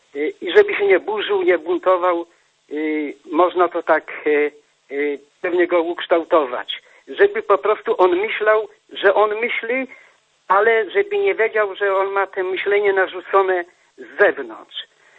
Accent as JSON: {"language": "Polish", "town": "Wieliczka", "region": "Lesser Poland", "country": "Poland", "said": "ja jestem z Polski, z Małopolski, a dokładniej to z okręgu wyborczego Tarnów"}